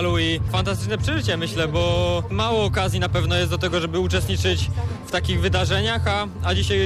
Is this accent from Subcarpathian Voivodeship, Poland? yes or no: no; Silesian Voivodeship, Poland; chociaż akurat nie jestem z Wielkopolski, tylko ze Śląska i nie pochodzę z tego regionu